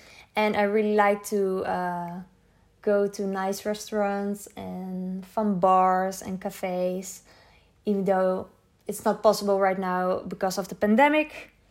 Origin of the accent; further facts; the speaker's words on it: Almere, Flevoland, Netherlands; English is a second language; also born or lived in Lelystad; I am 21 years old right now and I was born on April 16th, 1999 in Lelystad, which is a country in the middle of the Netherlands. I was raised in Almere. It's the country beside Lelystad, so it's close together.